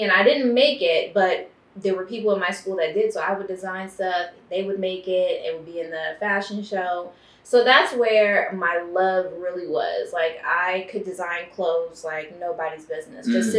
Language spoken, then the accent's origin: English; Baltimore, Maryland, United States; I'm from Baltimore, Maryland.